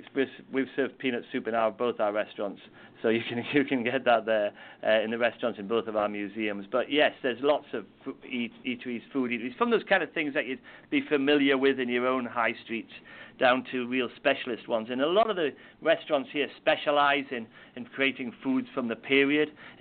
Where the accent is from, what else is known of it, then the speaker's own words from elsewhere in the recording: United Kingdom; now in United States; I was born in Britain and brought up in Britain. I've only been here 4 years, and my wife and I have just got our green card